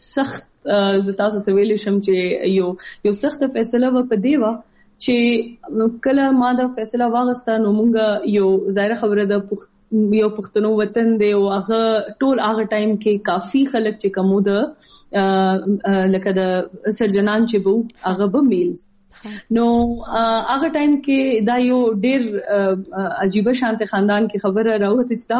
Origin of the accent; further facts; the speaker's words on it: Bannu, Khyber Pakhtunkhwa, Pakistan; زما تعلق خیبر پختونخوا نه دی او په خیبر پختونخوا کې د بنو نه دی. زما بابا والد صاحب چې کوم دی هغه د بنو نه تعلق لري. زما مور سایډ د دیر نه دی.